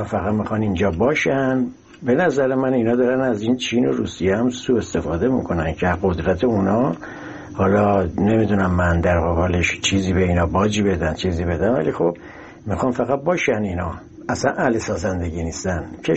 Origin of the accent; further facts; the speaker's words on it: Iran; به عنوان یک ایرانی